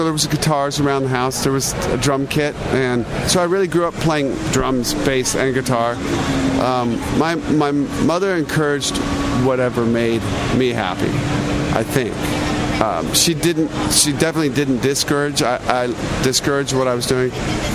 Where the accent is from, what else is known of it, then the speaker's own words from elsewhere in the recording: Seattle, Washington, United States; Yeah, growing up in Seattle. Great family. Youngest of eight kids.